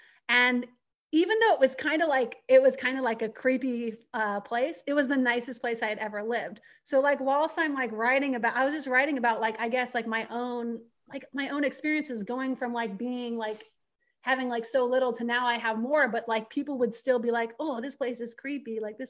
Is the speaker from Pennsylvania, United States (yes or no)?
no; San Diego, California, United States; I grew up like more in San Diego.